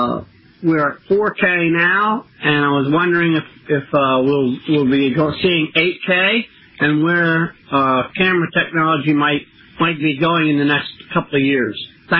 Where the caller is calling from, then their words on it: Harrisburg, Pennsylvania, United States; I'm calling from Harrisburg, Pennsylvania.